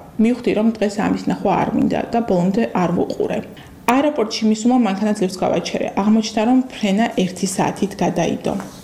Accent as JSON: {"language": "Georgian", "town": "Akhmeta", "region": "Kakheti", "country": "Georgia", "tie": "born or raised there", "said": "ახმეტაში მივდივართ. ახმეტა ჩვენი მშობლიური ქალაქია და განსაკუთრებით მიყვარს."}